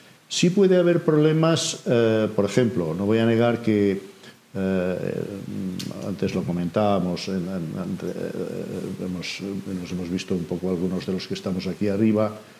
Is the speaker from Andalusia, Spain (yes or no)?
no; Valls, Catalonia, Spain; first language Catalan; Spanish is a second language; yo soy de aquí, soy de Valls, aquí al lado de Tarragona y tal, y bueno, cuando era pequeño, eso ya hace un tiempito